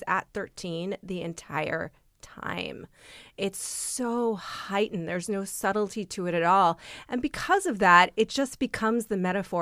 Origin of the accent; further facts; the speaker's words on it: New York City, New York, United States; Kids, for me, I grew up in New York City and I grew up with those types of kids.